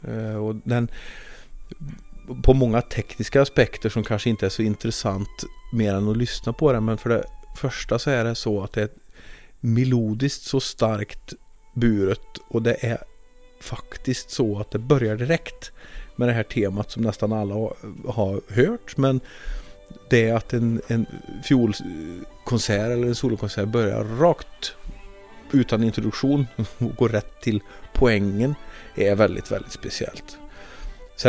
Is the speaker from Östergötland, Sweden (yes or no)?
no; Värmland, Sweden; vi kan väl egentligen bara vara stolta över att vi som värmlänningar har inte bara duktiga tonsättare